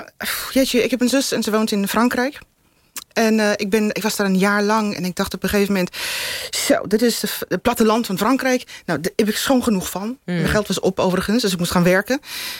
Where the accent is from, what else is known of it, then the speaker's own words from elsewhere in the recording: Cape Town, Western Cape, South Africa; In Kaapstad. Ik ben natuurlijk wel midden in de tijd van apartheid geboren.